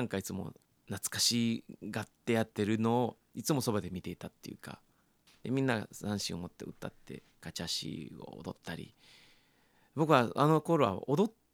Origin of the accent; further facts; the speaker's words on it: Lima, Peru; moved away as an adult; 僕は生まれ育ったのはリーマンです、